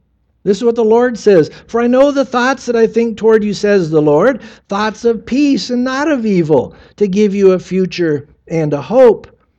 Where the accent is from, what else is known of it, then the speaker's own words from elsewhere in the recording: San Diego, California, United States; I mean, I grew up in San Diego.